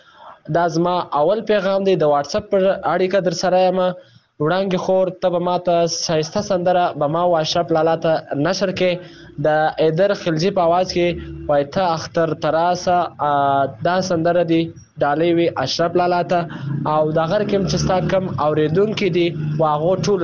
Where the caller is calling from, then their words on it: Pakistan; زه دا ټیم د پاکستان نه درسره یم.